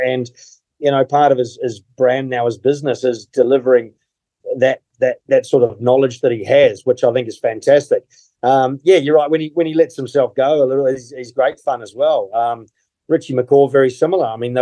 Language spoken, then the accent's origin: English; Christchurch, Canterbury, New Zealand; I was from Christchurch, you know, Crusaders country.